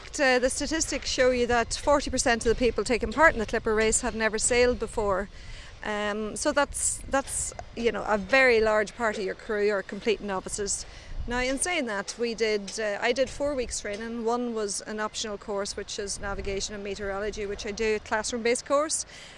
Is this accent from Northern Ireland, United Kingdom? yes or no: yes; Derry, Northern Ireland, United Kingdom; I grew up in Derry, but I never sailed there.